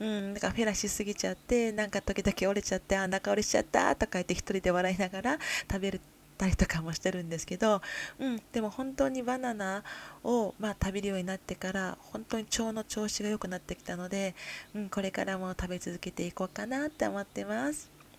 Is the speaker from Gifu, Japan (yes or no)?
no; Kyoto, Japan; moved away as an adult; now in Tokyo, Japan; 出身地は京都です。今から数年前に声優を目指すために都内の方に引っ越しをしてきました。